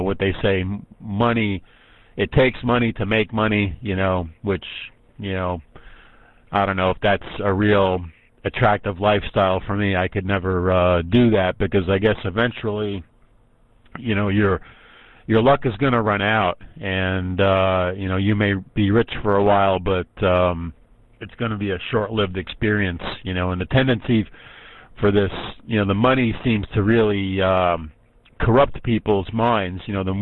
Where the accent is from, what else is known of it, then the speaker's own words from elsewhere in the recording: New York, United States; being I'm originally from New York